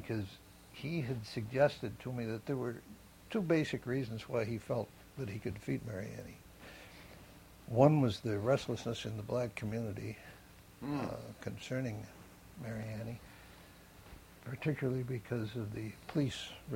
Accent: Detroit, Michigan, United States; I was born on May 30th, 1922, here in Detroit.

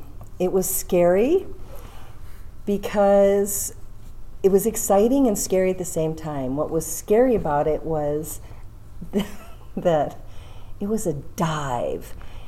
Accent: Birmingham, Michigan, United States; until my mom remarried, and then we moved out to Birmingham. So I was raised basically in Birmingham.

